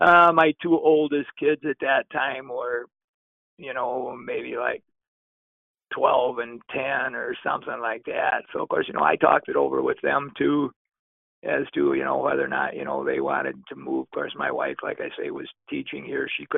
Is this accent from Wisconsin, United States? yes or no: yes; Elmwood, Wisconsin, United States; I was born and raised in Elmwood, Wisconsin, so Menominee was only about 20 miles from there